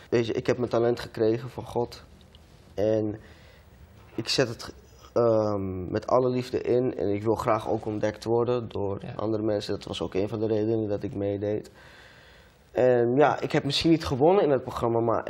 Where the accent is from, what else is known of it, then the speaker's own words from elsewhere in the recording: Amsterdam, North Holland, Netherlands; Ik kom uit de Bijlmer, 20 jaar oud. En ik dien God met heel mijn hart en heel mijn ziel.